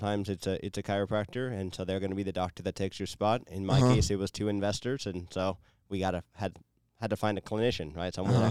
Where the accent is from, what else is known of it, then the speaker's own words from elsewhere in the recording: Eugene, Oregon, United States; But I was actually from Eugene, which is not on the coast, but it's 2 hours south of Portland.